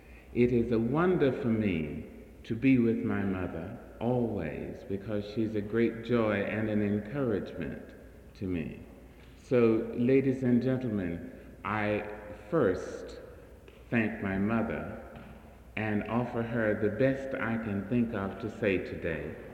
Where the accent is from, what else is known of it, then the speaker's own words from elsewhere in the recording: St. Louis, Missouri, United States; born there; It is true, I was born in St. Louis and spent, all told, probably less than 2 years here.